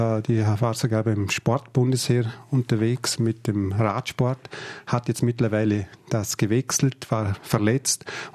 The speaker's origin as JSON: {"language": "German", "town": "Hohenems", "region": "Vorarlberg", "country": "Austria", "tie": "born or raised there", "said": "Ich komme eigentlich von der Hohenems-Rüttiacher. Das ist ein Bergdorf. Und ja, da ist noch ein bisschen extravaganter zugegangen."}